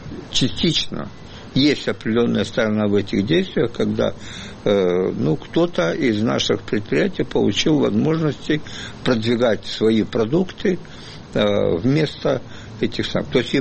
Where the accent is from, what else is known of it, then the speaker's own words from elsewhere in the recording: Odesa, Odesa Oblast, Ukraine; Я сам родом с Украины, из Одессы, как вы знаете.